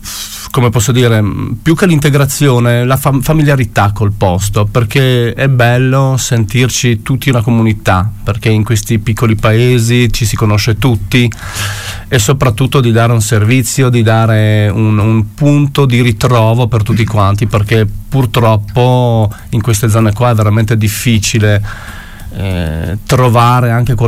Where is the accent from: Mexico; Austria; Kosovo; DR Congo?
Kosovo; now in Italy; ci saranno alcune specialità delle mie parti, perché noi siamo originari del Kosovo, quindi qualcosa abbiamo portato qua